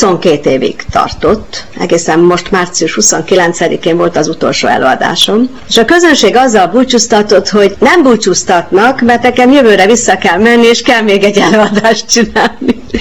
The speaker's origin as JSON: {"language": "Hungarian", "town": "Cluj-Napoca", "region": "Cluj County", "country": "Romania", "tie": "born or raised there", "said": "Én mikor felnőttem, Kolozsvár magyar város volt."}